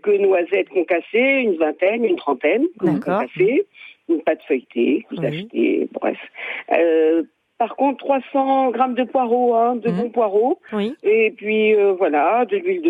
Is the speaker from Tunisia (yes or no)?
yes; Tunisia; now in France; Oh, je suis tunisienne et j'en ai manqué beaucoup du fromage.